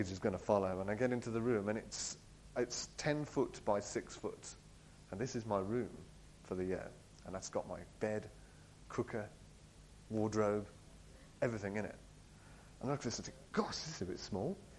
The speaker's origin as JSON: {"language": "English", "town": "Bromsgrove", "region": "West Midlands", "country": "United Kingdom", "said": "And I came from a middle-class town. I came from Bromsgrove, middle-class Bromsgrove."}